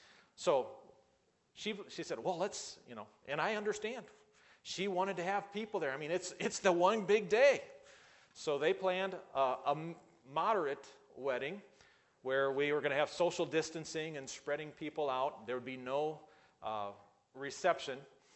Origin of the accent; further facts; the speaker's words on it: United States; now in Kenya; because I'm an American. I had just arrived in Kenya.